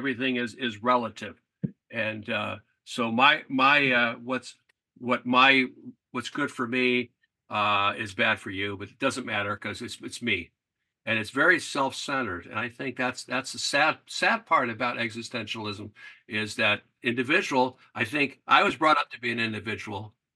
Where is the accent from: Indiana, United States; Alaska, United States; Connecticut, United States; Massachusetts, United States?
Connecticut, United States; I'm from Connecticut. That's where I'm at.